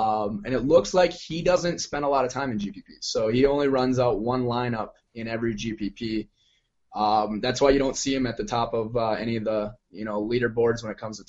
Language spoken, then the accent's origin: English; Wisconsin, United States; I mean, I can play in, I'm from Wisconsin.